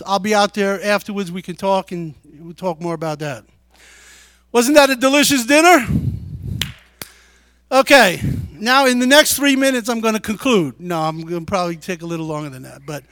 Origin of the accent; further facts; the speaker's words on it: New York City, New York, United States; Now, I grew up in the Bronx.